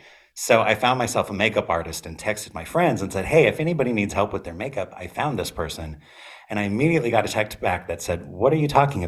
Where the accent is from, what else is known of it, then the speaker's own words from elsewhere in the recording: Minnesota, United States; my growing up in Minnesota, my mom would take me to go see Andrew Lloyd Webber musicals.